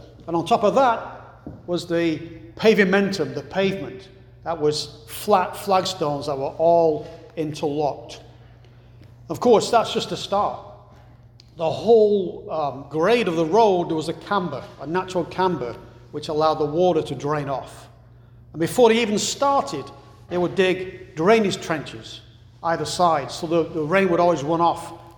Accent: England, United Kingdom; So growing up in England, Roman roads were kind of an accepted artifact of the landscape.

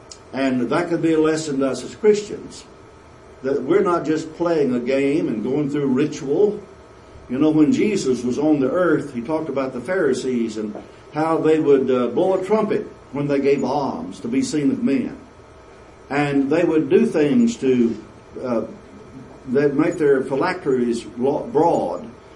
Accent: United States; The second thing is I'm concerned as an American.

